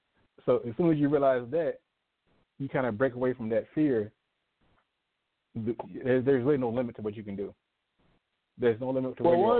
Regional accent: McIntyre, Georgia, United States; Because, again, I'm from McIntyre, Georgia, home of Honey Boo Boo. They're known for the chalk mine.

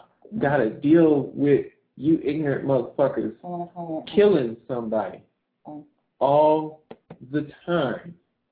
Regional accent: New Orleans, Louisiana, United States; In New Orleans, my hometown. She was shot in the neck by some stray bullets.

